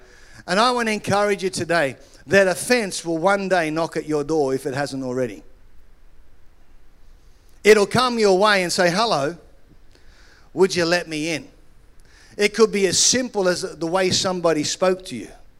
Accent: Australia; now in United Kingdom; When I was growing up in Australia, as you can tell, a few months ago, Jody and I became British citizens. So we are now calling ourselves Scozzies, Scottish Aussies.

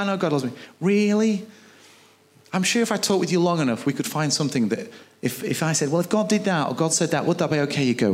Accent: United Kingdom; I'm British, I'm a farmer, I'm reserved.

